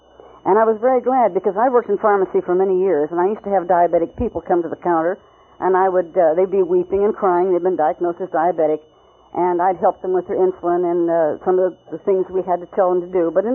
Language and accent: English; Reno, Nevada, United States; I was born and raised in Reno. This is my hometown.